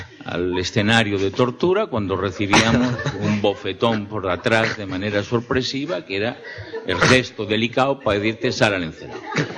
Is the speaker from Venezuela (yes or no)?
no; Villafranca, Spain; En mi pueblo, en Villafranca, no eran emigrantes a Cuba ni los condes ni los marqueses